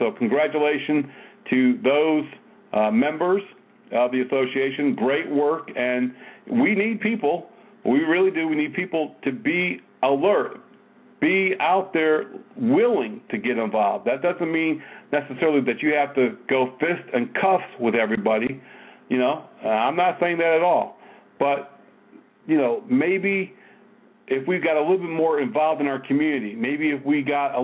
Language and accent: English; Connecticut, United States; East Hartford, Connecticut, you know, I grew up in Connecticut. I know how those folks are up there.